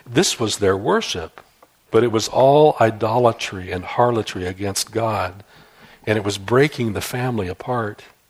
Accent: Iowa, United States; I can tell you, this may surprise you, but I come from Iowa.

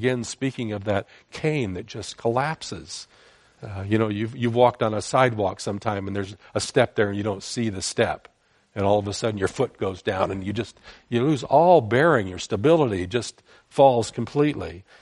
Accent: San Jose, California, United States; Growing up in San Jose, we had down in downtown San Jose, we had a rescue mission down there.

